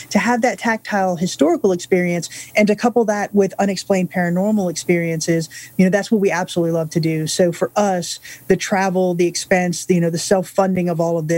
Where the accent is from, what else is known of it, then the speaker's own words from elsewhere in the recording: Ocala, Florida, United States; So, for example, in the town that we grew up in Florida, it's called Ocala